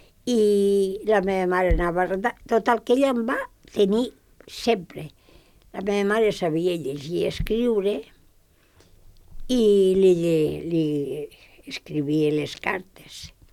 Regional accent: Calaceit, Aragon, Spain; Perquè ella sap que jo marxo a les estius al meu poble.

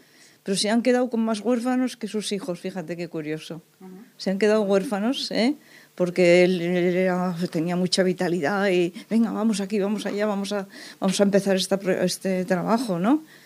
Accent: Vitoria, Basque Country, Spain; also born or lived in Tarragona / Manresa; now in Castellar, Spain; No, yo soy de Vitoria, soy vasca. Soy vasca.

